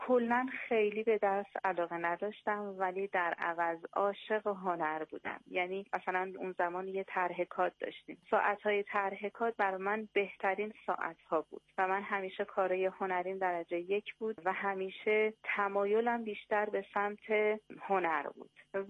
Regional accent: Mashhad, Razavi Khorasan, Iran; born there; من در شهر مشهد به دنیا اومدم و دوران خیلی کمی رو در مشهد بودم در دوران کودکی. پدرم نظامی بودن، به دلیل شغل که داشتن ما شهرهای مختلف رو رفتیم و زندگی کردیم.

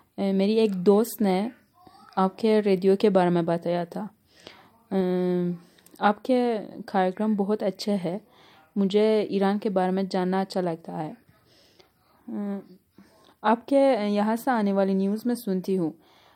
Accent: Karnataka, India; Hindi is a second language; मैं south India से हूँ। एक्चुअली मेरी हिंदी अच्छी नहीं है, फिर भी कोशिश करती हूँ।

